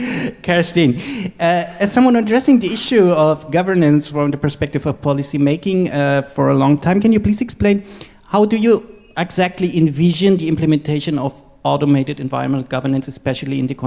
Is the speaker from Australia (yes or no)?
no; Costa Rica; now in Honduras; I'm from Costa Rica, a journalist, but work and live mainly in Honduras